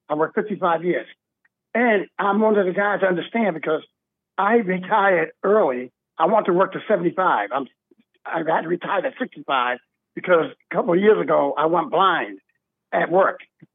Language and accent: English; Boston, Massachusetts, United States; I'm from Boston. I talked to you before. I'm an Italian Portuguese guy from Boston.